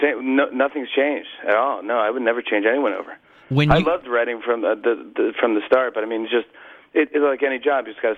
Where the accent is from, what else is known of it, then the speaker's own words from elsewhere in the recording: Saugerties, New York, United States; I love my hometown. I'll give Saugerties props all day long.